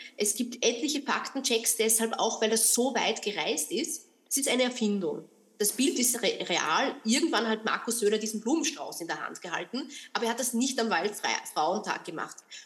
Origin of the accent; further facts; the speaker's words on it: Austria; Meine Identität als Österreicherin, meine Identität als Mutter, die wird aktiviert.